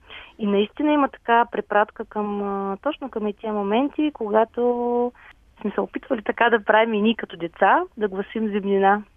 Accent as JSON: {"language": "Bulgarian", "town": "Veliko Tarnovo", "region": "Veliko Tarnovo Province", "country": "Bulgaria", "said": "аз съм от Търново да сметна. Имаме там къща, която се намира под Царевец, на много хубаво място, романтично"}